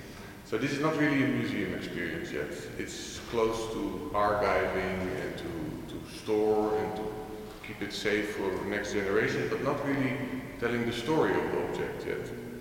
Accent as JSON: {"language": "English", "country": "Netherlands", "second_language": "English", "said": "I'm from the Netherlands"}